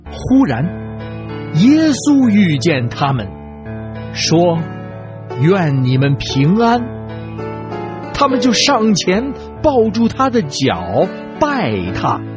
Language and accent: Chinese; Beijing, China; 我是北京的